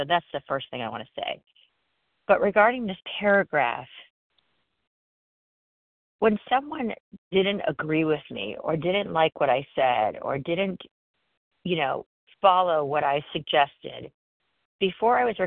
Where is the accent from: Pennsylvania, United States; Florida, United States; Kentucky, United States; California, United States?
California, United States; I'm from Southern California, recovered.